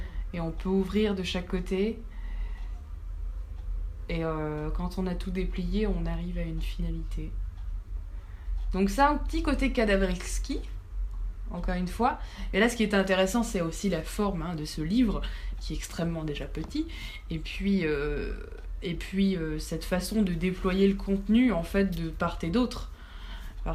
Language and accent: French; Nice, Provence-Alpes-Côte d'Azur, France; Moi je suis du sud, je suis niçoise, hein, donc.